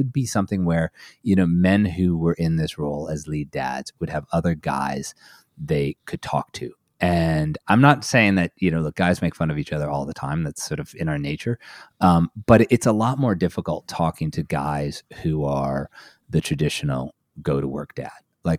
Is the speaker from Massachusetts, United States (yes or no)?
yes; Massachusetts, United States; moved away as an adult; now in Connecticut, United States; I live in Southern Connecticut. I grew up in Massachusetts back when we had, you know, real winter.